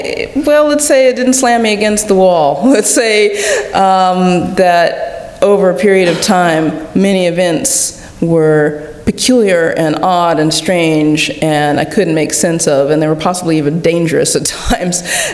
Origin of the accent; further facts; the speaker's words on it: California, United States; I grew up partly in California, and I went to Martin Luther King Elementary School